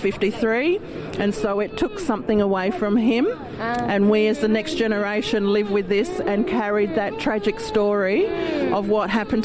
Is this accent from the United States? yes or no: no; Australia; I'm from Australia, and I'm a second-generation survivor of British nuclear tests that happened in Australia in 1953